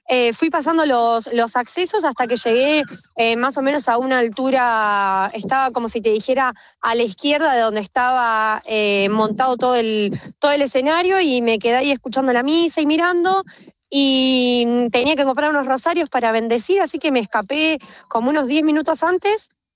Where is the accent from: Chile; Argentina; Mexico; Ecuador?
Argentina; Soy argentina y sí, bueno, también una sensación muy rara ayer